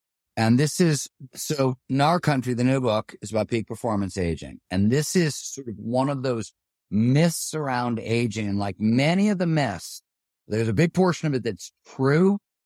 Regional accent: Ohio, United States; I grew up in Ohio

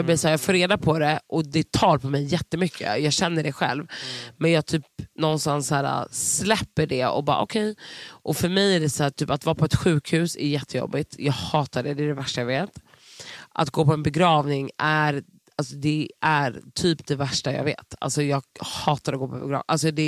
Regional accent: Stockholm, Stockholm County, Sweden; jag har vuxit upp på Söder, men jag har hängt i varandra hela förort.

